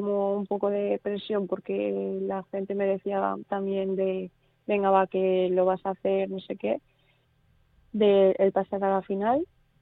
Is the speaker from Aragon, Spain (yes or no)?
yes; Velilla de Cinca, Aragon, Spain; al llegar a mi pueblo, mis amigos también con una pancarta